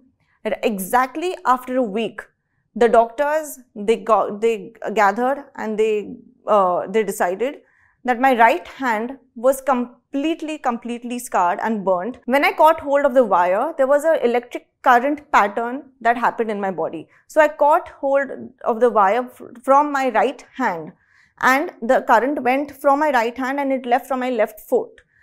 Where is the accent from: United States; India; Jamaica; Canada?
India; Mumbai, Maharashtra; I'm from Mumbai.